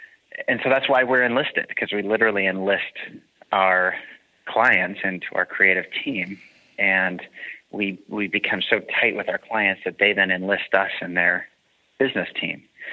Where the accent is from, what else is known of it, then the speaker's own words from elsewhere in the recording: California, United States; So real early days, I grew up in Central Coast, California, and my grandpa taught design down in LA for 30 years.